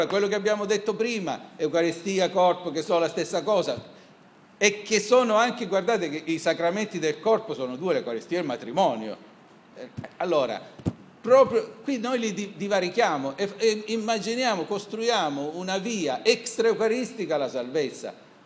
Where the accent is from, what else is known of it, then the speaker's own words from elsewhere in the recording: Lecce, Apulia, Italy; io quando ero molto più giovane, sono di Lecce